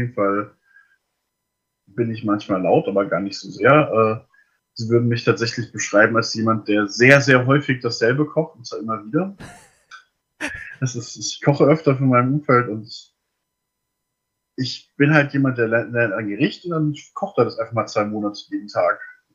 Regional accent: Etzengesäß, Hesse, Germany; also born or lived in Wixhausen / Darmstadt; now in Weiterstadt, Germany; Aber Herkunft, wo ich geboren bin, ist immer ganz unterhaltsam. Ich komme aus dem Odenwald, genau gesagt Etzengesäß.

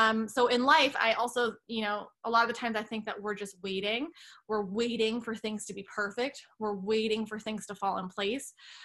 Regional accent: Canada; I'm Lebanese, and Timbits. I'm originally Canadian.

